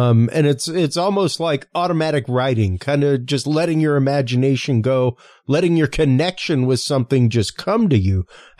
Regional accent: Galveston, Texas, United States; Growing up in the Bay of Yoho, near Galveston, it's what I always called the Bay of Yoho.

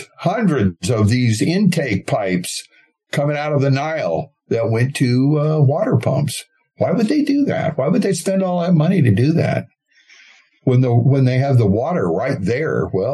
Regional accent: Los Angeles, California, United States; I grew up in Los Angeles.

